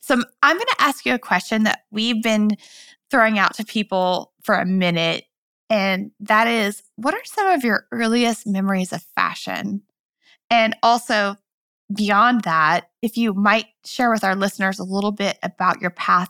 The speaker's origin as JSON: {"language": "English", "region": "Midwest", "country": "United States", "tie": "born or raised there", "said": "You know, I grew up in the Midwest originally."}